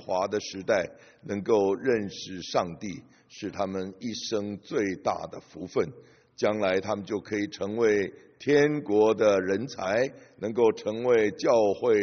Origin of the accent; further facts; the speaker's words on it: Taiwan; 我是从台湾来，我在台湾校园团契侍奉主，那么已经侍奉了43年，从20多岁一直做到现在70岁。